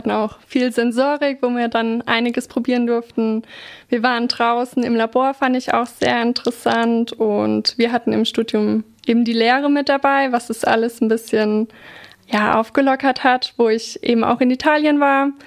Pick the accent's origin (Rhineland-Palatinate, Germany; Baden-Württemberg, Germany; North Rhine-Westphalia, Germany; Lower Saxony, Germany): Rhineland-Palatinate, Germany; Neustadt; Ich bin hier in Neustadt groß geworden und habe hier immer die ganze Weinkultur natürlich mitbekommen